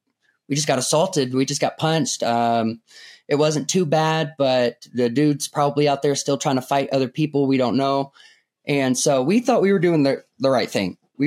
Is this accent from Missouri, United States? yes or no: yes; Kennett, Missouri, United States; moved away as an adult; also born or lived in Springfield; now in Cusco, Peru; Yeah, I'm from Kennett, Missouri. I was born and raised there. I moved to Springfield for college. But other than that, I've never lived outside of Missouri. I went from Missouri to Cusco, Peru.